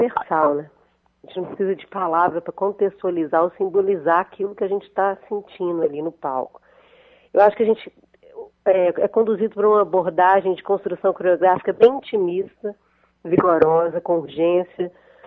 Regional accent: Belo Horizonte, Minas Gerais, Brazil; now in England; E eu sou daqui, nasci aqui em Belo Horizonte, sou mineira, mas tem 20 anos que moro na Inglaterra.

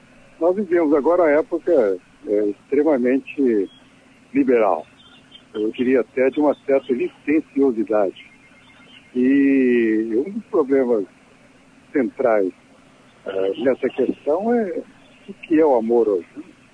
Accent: Minas Gerais, Brazil; o fato que eu sou mineiro, né?

